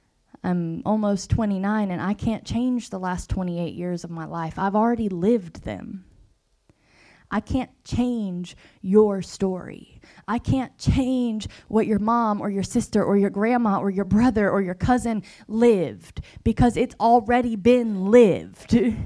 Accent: Kentucky, United States; The reality is I grew up in Kentucky, I'm from Kentucky, but I could spend the next 4 hours talking to you all and I will never be from Vanceburg.

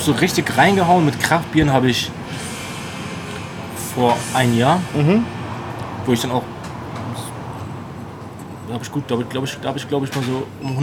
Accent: Hamburg, Germany; Als Hamburger natürlich Lakritz.

